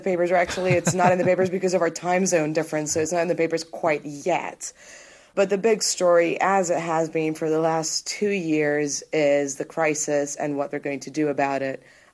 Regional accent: Athens, Attica, Greece; I was born and raised in Athens.

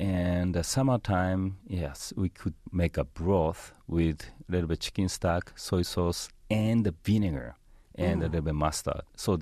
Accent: Tokyo, Japan; English is a second language; now in United States; You know, I'm from Tokyo, and when I was a child, I eat a lot of soba

